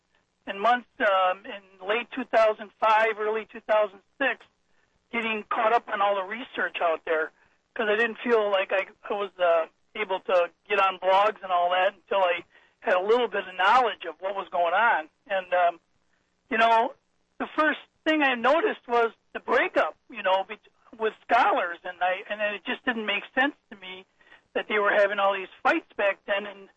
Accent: Milwaukee, Wisconsin, United States; I'm from Wisconsin, Milwaukee

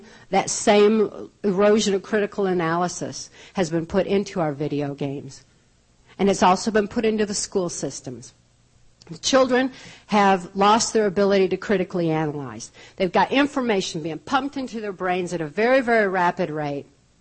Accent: Muskegon, Michigan, United States; When I was a really young child growing up in Muskegon, Michigan, this would be the early 60s. I was born in 1957.

